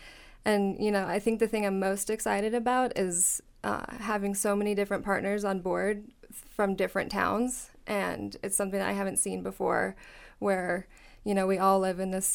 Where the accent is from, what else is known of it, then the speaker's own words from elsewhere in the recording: Basalt, Colorado, United States; also born or lived in Aspen, United States; Well, I was born in Aspen and raised in Basalt.